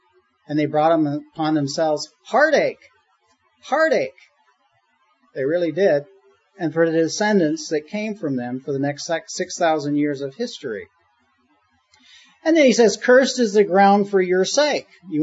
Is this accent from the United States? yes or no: no; Mississauga, Ontario, Canada; And the first time, you know, I'm from Mississauga.